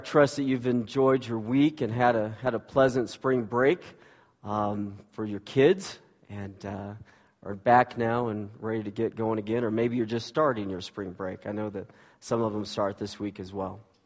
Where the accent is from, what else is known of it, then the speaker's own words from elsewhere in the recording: the South, United States; I don't know why. I'm from the South. Maybe that's why they don't want me there.